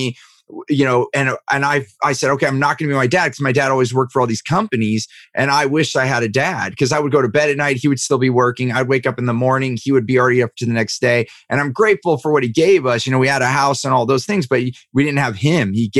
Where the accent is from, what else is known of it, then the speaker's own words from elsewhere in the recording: California, United States; You know, I grew up in Silicon Valley